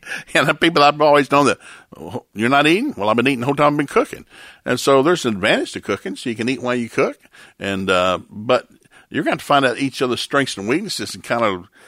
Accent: the South, United States; And I grew up in the South.

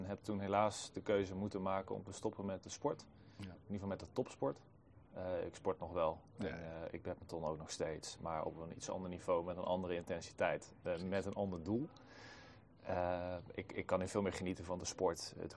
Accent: Arnhem, Gelderland, Netherlands; ik kom uit Arnhem

